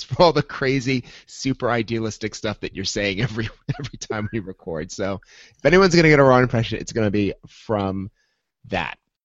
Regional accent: New York, United States; I had to go out to Long Island for work. I'm from Long Island. I grew up there.

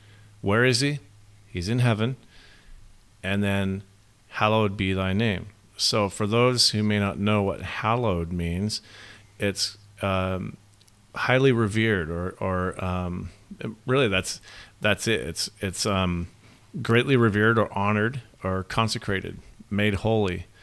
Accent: Australia; I grew up in Australia in the Christadelphian Ecclesias over there

